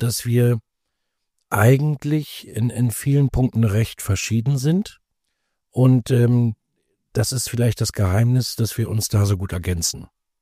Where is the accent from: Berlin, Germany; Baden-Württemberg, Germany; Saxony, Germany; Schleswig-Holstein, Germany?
Berlin, Germany; born there; Ich bin in Berlin geboren.